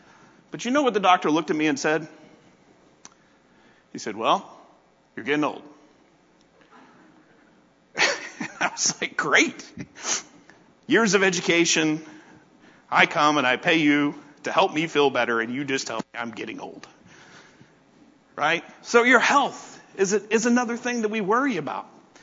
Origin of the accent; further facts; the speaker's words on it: Birmingham, Alabama, United States; Where I grew up outside of Birmingham was the same way. I was zoned for a school.